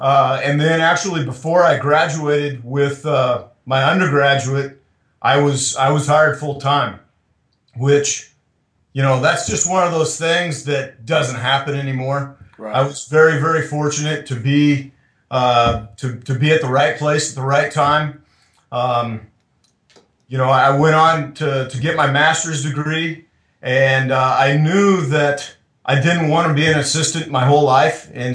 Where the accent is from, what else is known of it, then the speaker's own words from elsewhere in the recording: Nebraska, United States; I grew up in Nebraska. And probably like every kid growing up in the state of Nebraska, you are pretty much brainwashed that there's nowhere else to go to school.